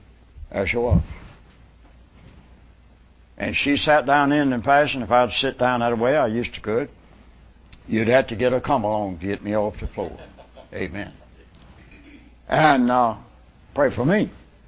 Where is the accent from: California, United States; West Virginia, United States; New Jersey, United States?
West Virginia, United States; I went to West Virginia in 1954. Preached in a tent meeting 3 weeks at Webster Springs and 3 weeks at my hometown and 3 weeks in Tigris Valley.